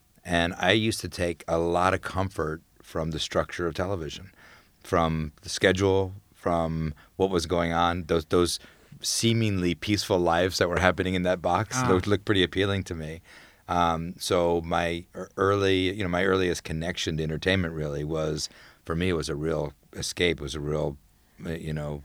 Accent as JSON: {"language": "English", "town": "Phoenix", "region": "Arizona", "country": "United States", "tie": "born or raised there", "also_born_or_lived": "New Jersey", "said": "I grew up in Phoenix, Arizona. Mm-hmm. Born in New Jersey, but my family moved to Phoenix when I was a kid."}